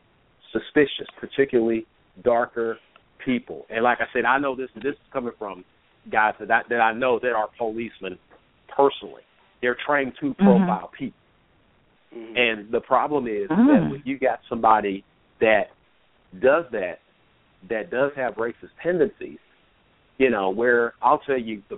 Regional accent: Indianapolis, Indiana, United States; And I know that from a fact, I mean, growing up in Indianapolis.

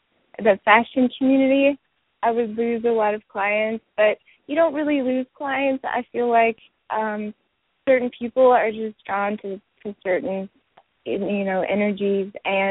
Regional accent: Memphis, Tennessee, United States; born there; now in Arlington, United States; I was born in Memphis, and I've lived in Arlington in the same house now for 15 years.

